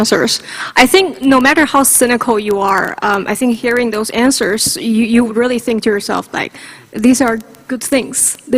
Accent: China; my story living in China, growing up in China, had this experience of secondhand liberalism

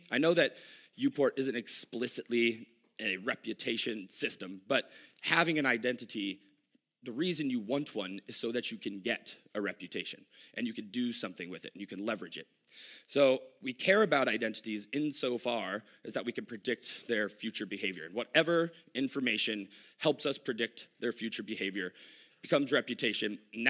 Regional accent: Dallas, Texas, United States; In Texas, I'm from Dallas.

